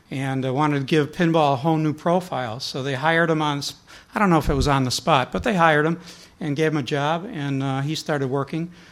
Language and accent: English; Chicago, Illinois, United States; So I'm from Chicago, right? So that's the pair I know